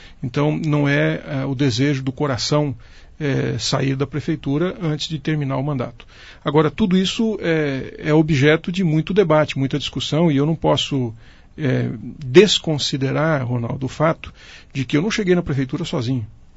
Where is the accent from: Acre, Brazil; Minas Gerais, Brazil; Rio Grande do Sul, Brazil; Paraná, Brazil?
Paraná, Brazil; Maringá; porque sou do partido, porque sou de Maringá.